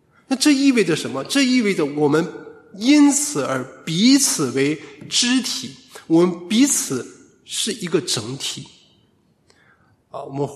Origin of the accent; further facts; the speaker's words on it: China; 我们中国人其实应该比较多的懂这种东西